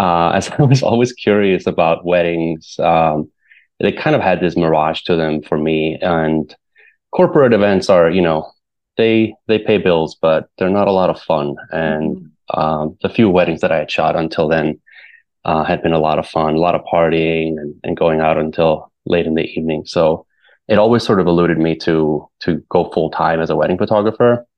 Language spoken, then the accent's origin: English; Reykjavik, Capital Region, Iceland; moved away as an adult; now in New York, United States; I'm originally from Reykjavik in Iceland. I moved to the United States in 2014 to study photography at Parsons School of Design in New York City. I stayed in New York